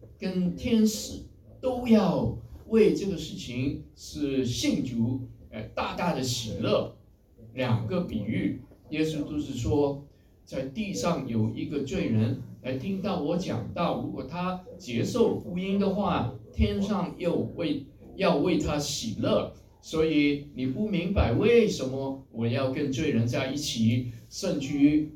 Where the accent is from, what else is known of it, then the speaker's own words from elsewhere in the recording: China; 这个我们中国人都明白了。